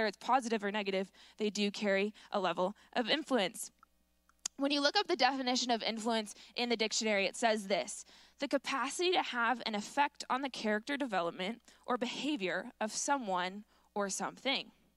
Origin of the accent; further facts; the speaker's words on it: Washington, United States; I was born in the Totem Lake Evergreen Hospital, and that's also where I got my appendix taken out. So I've lived in this area my entire life. These are my stomping grounds.